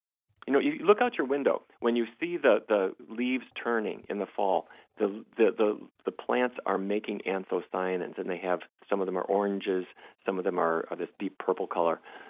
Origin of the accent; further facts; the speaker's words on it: Fargo, North Dakota, United States; I grew up in Fargo, North Dakota.